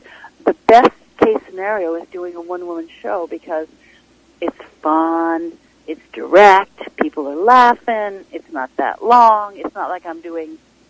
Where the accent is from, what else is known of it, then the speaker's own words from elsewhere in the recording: St. John's, Newfoundland and Labrador, Canada; Sure, I'm from St. John's, but I don't go around hailing about it.